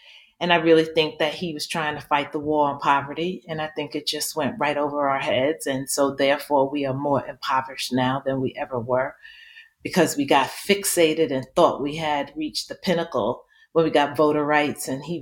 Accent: New York City, New York, United States; I grew up in Alfred E. Smith Projects in Manhattan.

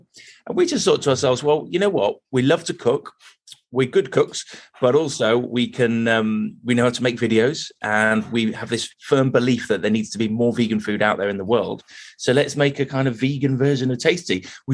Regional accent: Sheffield, Yorkshire and the Humber, United Kingdom; we're from Sheffield, which is a little city in the north of England.

